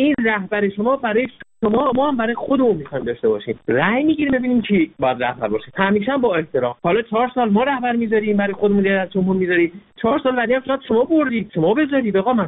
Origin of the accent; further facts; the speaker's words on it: Iran; ما ایرانی هستیم مثل شما